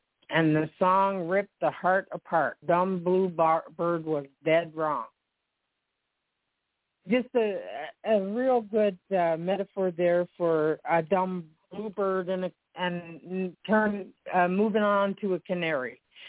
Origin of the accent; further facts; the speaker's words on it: Canada; I mean, I'm Canadian.